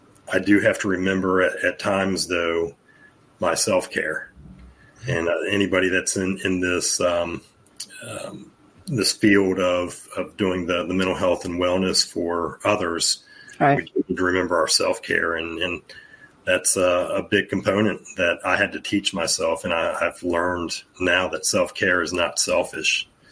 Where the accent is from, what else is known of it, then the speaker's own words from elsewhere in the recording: Norfolk, Virginia, United States; I have a big one right here in my hometown is September 4th, 5th, and 6th, they've always done the Department of Justice has always done a big law enforcement mental health and wellness conference here in Norfolk, Virginia.